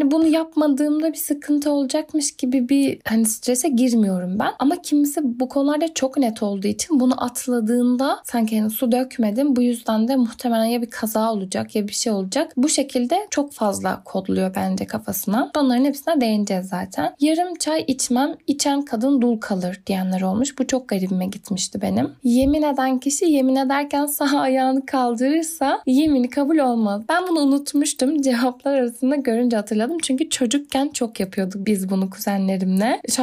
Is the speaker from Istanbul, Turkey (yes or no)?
no; Erzincan, Turkey; Bizim hani ben Erzincanlıyım. O tarafta da bence dikkate alınıyor bu.